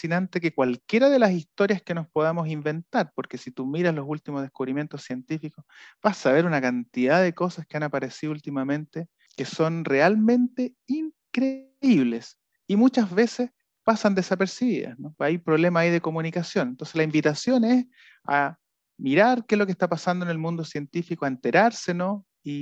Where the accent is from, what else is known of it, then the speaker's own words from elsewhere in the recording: Chile; y siendo chileno y habiendo mencionado, por supuesto, los dos premios Nobel de literatura que tenemos